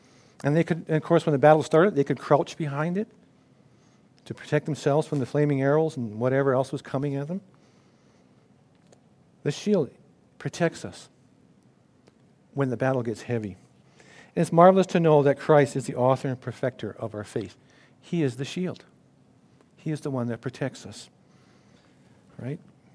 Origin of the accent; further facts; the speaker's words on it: British Columbia, Canada; I come from the West Coast or the Wet Coast